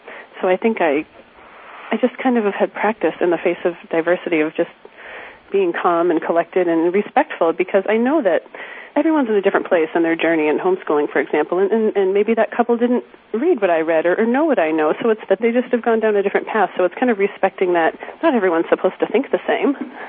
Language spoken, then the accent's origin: English; New Hampshire, United States; And here we are from New Hampshire, just having so much fun diving in the pool.